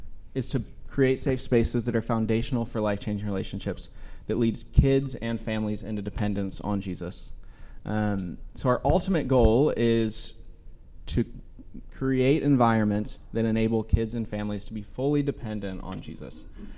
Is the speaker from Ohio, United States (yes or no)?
yes; West Chester, Ohio, United States; I grew up in Westchester, which is about 30 minutes north of Cincinnati. It's a suburb.